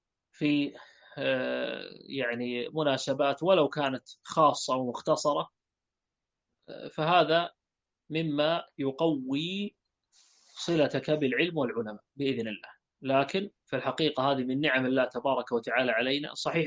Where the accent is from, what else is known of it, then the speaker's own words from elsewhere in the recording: Kuwait; أنا أعرف أحد المشايخ عندنا هنا من خارج الكويت، وصار مدرس عندنا في الكويت